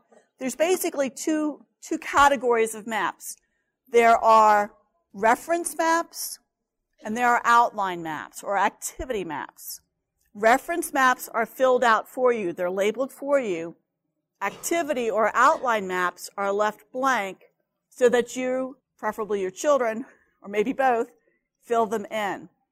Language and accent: English; Florida, United States; Now, I grew up in Florida, so it's not that odd.